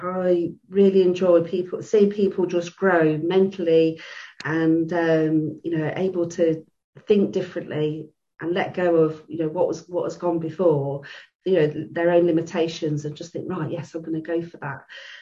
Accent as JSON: {"language": "English", "country": "United Kingdom", "tie": "born or raised there", "said": "I grew up in the Thatcher years here in the UK."}